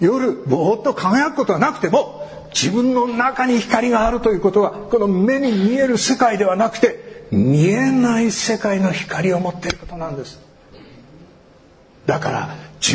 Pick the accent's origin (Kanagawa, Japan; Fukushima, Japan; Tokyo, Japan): Fukushima, Japan; Iwaki; 私は福島県いわき市から来ました、放射能のおかげで私は輝いております